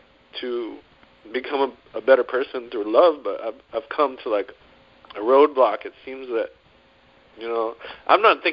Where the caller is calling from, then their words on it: San Diego, California, United States; I'm calling from the good sunny city of San Diego.